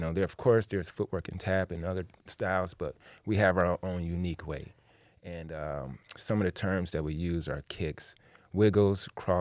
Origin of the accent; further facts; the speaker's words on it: Detroit, Michigan, United States; Well, growing up in Detroit and going to school and being around peers, you see this footwork dance that you see at the dances and things like that.